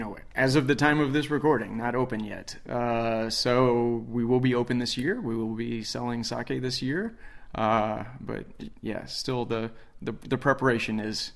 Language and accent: English; Sheridan, Arkansas, United States; also born or lived in Little Rock, Arkansas; I will tell that as an Arkansas native, born in Little Rock, and I grew up in Sheridan.